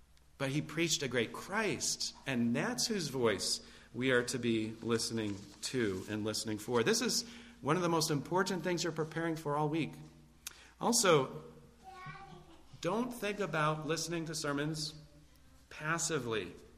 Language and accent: English; Utica, New York, United States; I remember Eutychus because I'm from Utica.